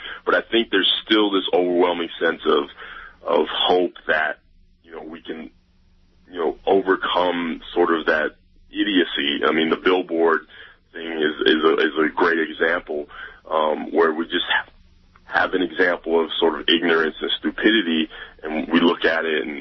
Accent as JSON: {"language": "English", "country": "United States", "said": "I mean, I'm African American myself, so I've felt that from a personal sense."}